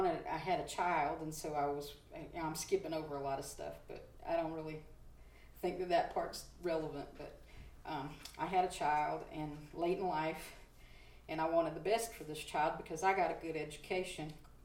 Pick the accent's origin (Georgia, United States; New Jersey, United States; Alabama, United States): Georgia, United States; Jonesboro; also born or lived in Atlanta; I was born here in Atlanta at Crawford Long Hospital. And when my parents brought me home from the hospital, I lived in Clayton County in Jonesboro